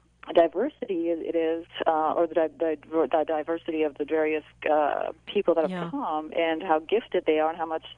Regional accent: Czechia; moved away; I'm actually from the Czech Republic. We used to be Czechoslovakia when we left.

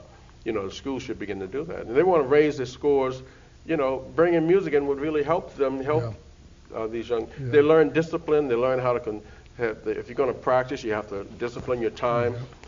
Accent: New Orleans, Louisiana, United States; now in Boston, United States; But like when I grew up in New Orleans, we had music. Every high school had at least a marching band, a jazz band, and a concert band

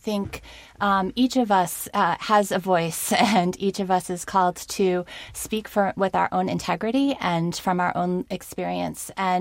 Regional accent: Massachusetts, United States; now in Philadelphia, United States; I grew up in Massachusetts, but am now in Philadelphia, and never thought that I would be living outside of New England, away from my family.

